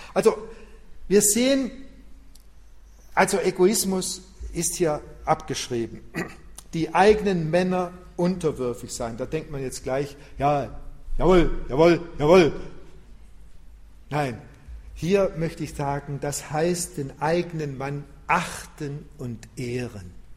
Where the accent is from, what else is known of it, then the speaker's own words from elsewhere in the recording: Argentina; German is a second language; now in Germany; ich weiß jetzt nicht, wie hier in Deutschland, aber bei uns in Argentinien ist manchmal so